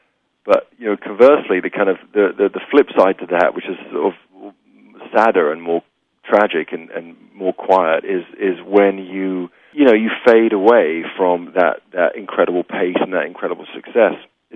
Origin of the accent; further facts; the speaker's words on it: England, United Kingdom; You know, being English, having the low expectations, makes everything a bonus, and it's really been a bonus.